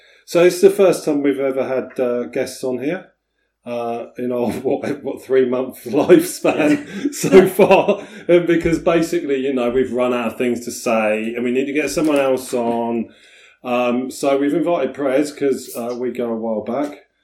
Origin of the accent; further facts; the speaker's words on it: South East England, United Kingdom; I grew up in Bucks. I should know.